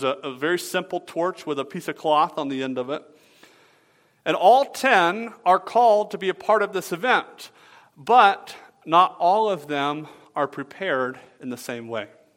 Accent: Atlanta, Georgia, United States; I grew up in Atlanta, Georgia. I am a huge Atlanta Braves baseball fan.

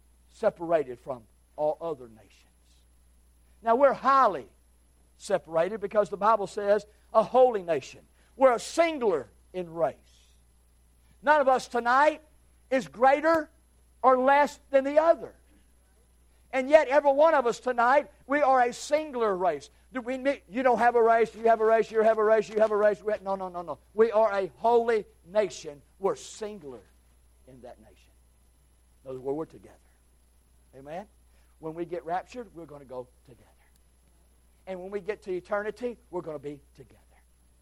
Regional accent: United States; I say I'm of American. The greatest nation of the land.

